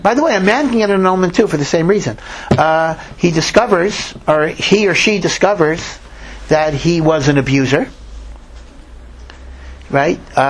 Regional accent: Silver Spring, Maryland, United States; you know, I come from Silver Spring, Maryland.

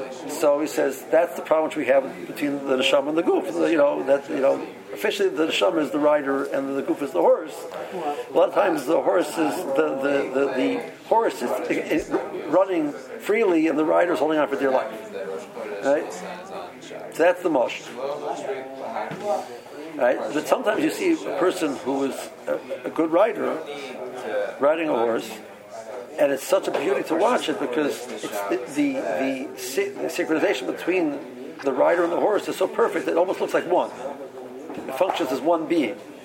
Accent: Cleveland, Ohio, United States; I'm from Cleveland

